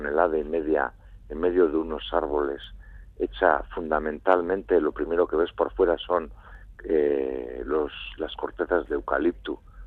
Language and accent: Spanish; Mundaka, Basque Country, Spain; como soy de Mundaka, me gusta mucho mirarlo dejando a mi espalda Mundaka